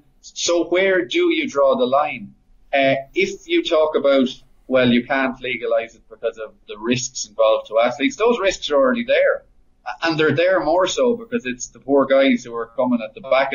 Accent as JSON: {"language": "English", "country": "Ireland", "said": "And even I'm Irish."}